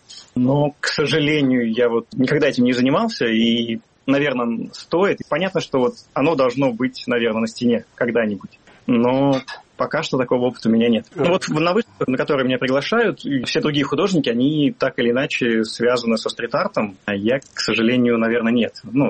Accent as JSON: {"language": "Russian", "town": "Penza", "region": "Penza Oblast", "country": "Russia", "said": "я из Пензы, и в Пензе есть картинная галерея"}